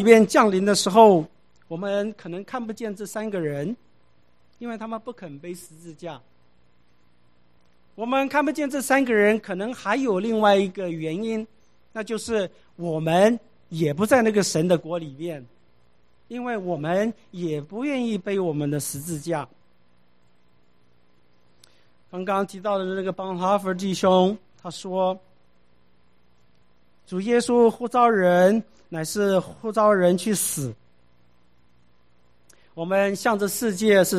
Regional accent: Taiwan; 我们从台湾来的

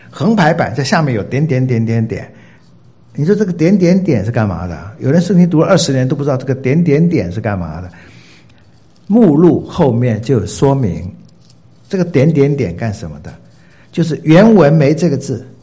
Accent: Taiwan; 我们繁体字版都是直排的，我们台湾人读圣经都是直的读的

